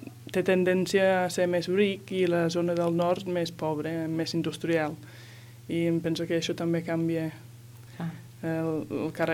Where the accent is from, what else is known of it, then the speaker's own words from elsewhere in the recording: the north of England, United Kingdom; Catalan is a second language; now in Spain; jo me'n recordo que tornava de l'escola a les 3 i mitja de la tarda ja era de nit, perquè sóc del nord d'Anglaterra